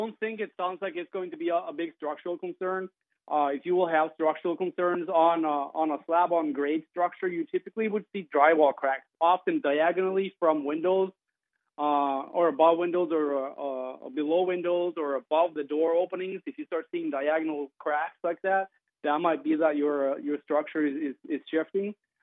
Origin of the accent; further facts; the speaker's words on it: Norway; now in United States; I am Norwegian. I'm born and raised in Norway, moved here 10, 11 years ago